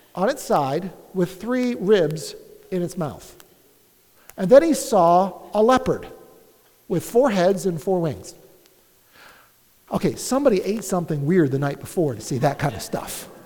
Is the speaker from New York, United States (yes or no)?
yes; Webster, New York, United States; I lived in Rochester, born and raised in Webster near Rochester, and we'd have a chance to go to Lake Ontario and over to Niagara Falls.